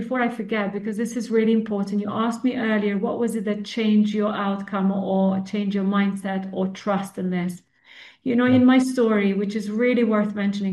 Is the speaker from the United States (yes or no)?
no; Serbia; And I'm from Serbia originally, but it was all one country at one time.